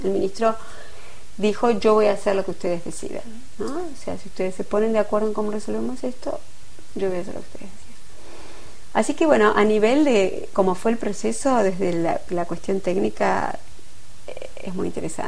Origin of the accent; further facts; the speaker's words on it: Buenos Aires, Argentina; nosotros vinimos de Buenos Aires. Y Buenos Aires es una metrópoli, digamos, para el país.